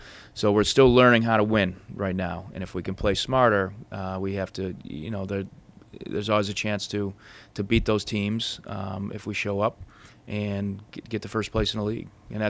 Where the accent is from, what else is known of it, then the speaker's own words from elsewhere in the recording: Syracuse, New York, United States; And me being from the East Coast my whole life, and now seeing, in hotbeds as well, growing up in Syracuse, now I'm out here, and, the Ohio, the Columbus area